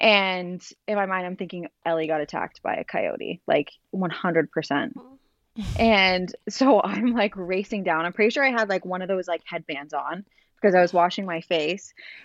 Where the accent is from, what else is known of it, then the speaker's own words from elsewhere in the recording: North Bay, Ontario, Canada; and they're from Sudbury, Ontario, and I'm from North Bay. So it's about like an hour drive, and we grew up together